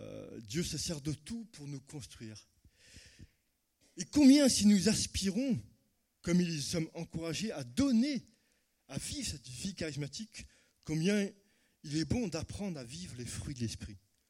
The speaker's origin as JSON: {"language": "French", "country": "France", "said": "Nous sommes français, cartésiens"}